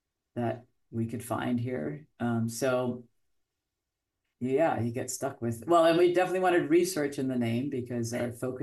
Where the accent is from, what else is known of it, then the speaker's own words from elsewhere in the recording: Nassau, New Providence, Bahamas; I am from Nassau in the Bahamas. Grew up boating in these beautiful waters and saw my first dolphin when I was sailing along at probably 12 years old in my sunfish.